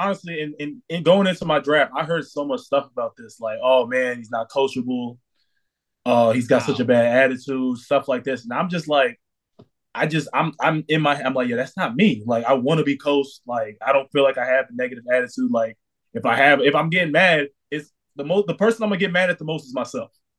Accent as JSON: {"language": "English", "region": "New York", "country": "United States", "said": "I'm like, yo, is it because I'm from New York?"}